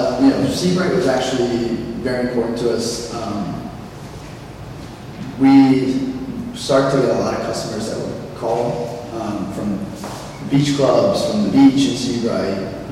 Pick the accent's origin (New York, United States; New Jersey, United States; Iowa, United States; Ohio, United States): New Jersey, United States; Long Branch; And we grew up in Long Ranch. We've had this business for 3 years now.